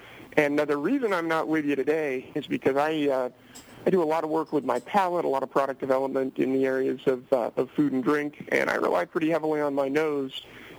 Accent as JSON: {"language": "English", "town": "Petaluma", "region": "California", "country": "United States", "tie": "born or raised there", "said": "I was born in Petaluma. Well, born in Santa Rosa. Grew up in Petaluma all the way through regular education, through high school."}